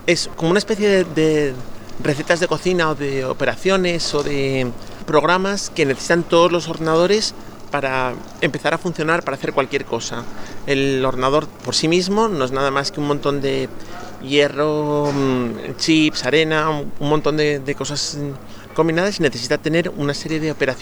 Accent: Spain; soy desarrolladora de Debian, soy desarrolladora de software libre y soy ingeniera y española.

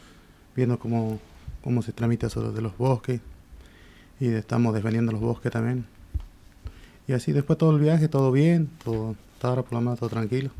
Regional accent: Buenos Aires, Argentina; venimos ya de Argentina, venimos de... del norte de Buenos Aires

